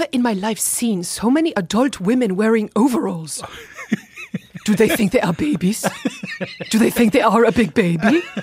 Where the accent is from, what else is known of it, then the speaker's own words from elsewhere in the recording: Veneto, Italy; moved away; By the way, a girl who finds out I'm from Italy goes, oh my God, that's Romeo and Juliet.